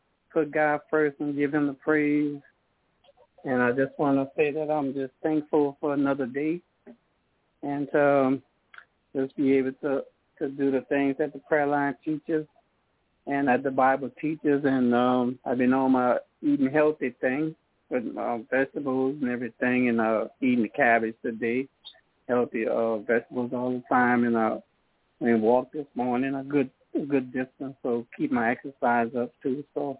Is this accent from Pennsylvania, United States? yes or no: no; Louisiana, United States; Yes, Brother John. I'm from Louisiana.